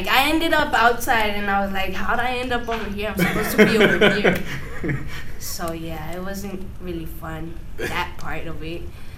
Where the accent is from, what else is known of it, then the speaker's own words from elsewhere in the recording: Mexico; Actually, I am a Mexican citizen, and I am an American citizen. I have both certificates.